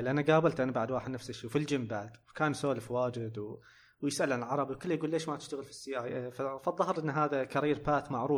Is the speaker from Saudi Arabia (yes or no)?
yes; Saudi Arabia; حتى أنا دائما استخدم هذه النكتة إن احنا كسعوديين ما عرفنا بعض إلا في الابتعاث